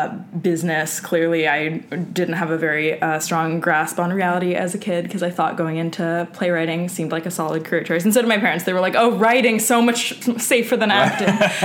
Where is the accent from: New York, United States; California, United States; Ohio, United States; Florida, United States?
New York, United States; Manhattan; Well, we're in my hometown neighborhood. I grew up in Hell's Kitchen, Manhattan.